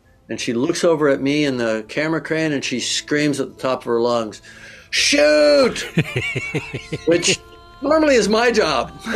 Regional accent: Chippewa, Ontario, Canada; also born or lived in Kapuskasing; Way up in northern Ontario, you know, just not far from the Arctic Circle, Kappus Casing. And then grew up in Chippewa, which is now part of Niagara Falls, way down in the peninsula, right? So, yeah, Canadian born and bred. Moved to Los Angeles when I was 17.

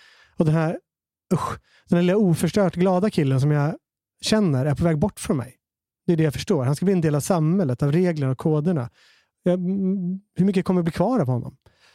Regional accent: Hallstahammar, Västmanland County, Sweden; när vi var liten i Hallstahammar

